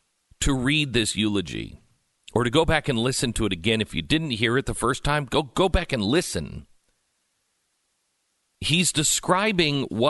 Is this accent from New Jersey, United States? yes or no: no; Oklahoma, United States; Did you say I'm from Oklahoma? There's no privilege at all in that.